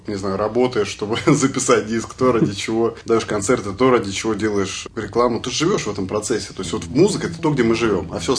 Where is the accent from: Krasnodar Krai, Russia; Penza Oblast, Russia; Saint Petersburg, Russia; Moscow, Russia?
Moscow, Russia; Ну, сами мы из Москвы, и не знаю, почему нас тянет на окраину.